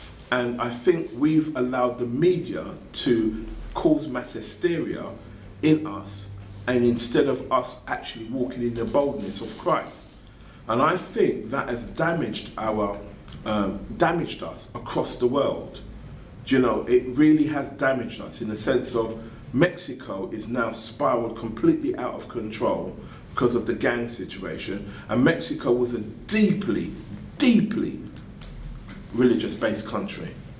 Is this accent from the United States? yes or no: no; England, United Kingdom; I'm from England and I'm alone. So it's, you know, I'm going to my homeland